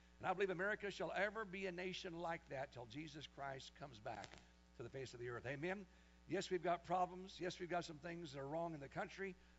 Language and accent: English; Kansas, United States; I know when I come from Kansas, the entire western part of Kansas is irrigated by the aqueous beds or by the Aquafaba Basin out there in Colorado and western Kansas, for example.